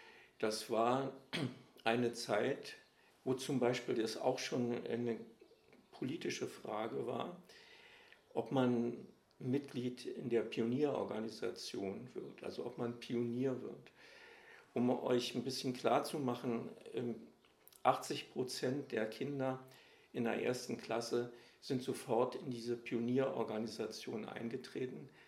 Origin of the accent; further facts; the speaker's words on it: Berlin, Germany; Ich bin geboren 1949 in Ost-Berlin. Damit sind gleich zwei wichtige Koordinaten meines Lebens vorgegeben, nämlich einmal, dass ich zum ersten Jahrgang der DDR gehöre